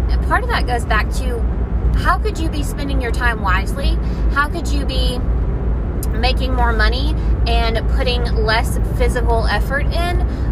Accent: Alabama, United States; also born or lived in Louisiana / Florida; So I'm from Alabama. If you guys don't know this about me, I'm from Alabama. Let me start there. I'm from Alabama. I moved to Louisiana for culinary school.

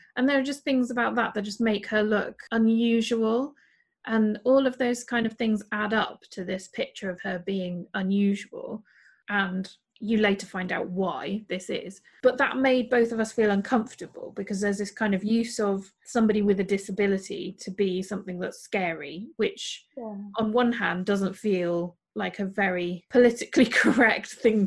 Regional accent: Wales, United Kingdom; because I'm Welsh, if you speak to any Welsh or Irish people, I think we have a generally different view of death.

